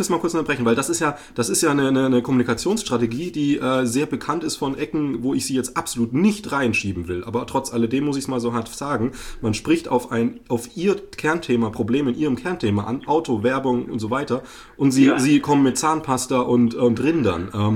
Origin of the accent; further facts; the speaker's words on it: Bavaria, Germany; ich komme aus dem Frankenland